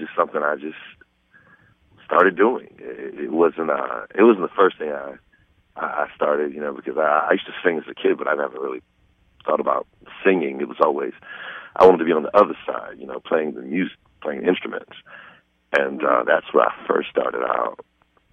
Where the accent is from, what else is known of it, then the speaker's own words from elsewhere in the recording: Charleston, South Carolina, United States; I am from here in Charleston, South Carolina. I've been living here the majority of my life, actually. Moved about a bit, you know, being military and travels and everything like that. But Charleston's my home.